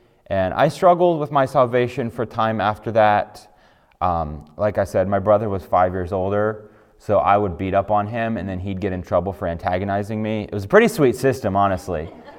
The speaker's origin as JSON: {"language": "English", "country": "Japan", "tie": "born or raised there", "said": "But I grew up in Japan. I got saved as a missionary kid in Japan about 6 years old."}